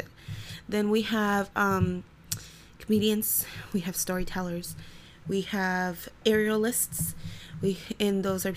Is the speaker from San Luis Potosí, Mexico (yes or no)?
no; Ciudad Juárez, Chihuahua, Mexico; moved away as an adult; now in Cleveland, United States; I was born and raised in Juarez, Chihuahua, Mexico. I immigrated to this country in the early 2000s.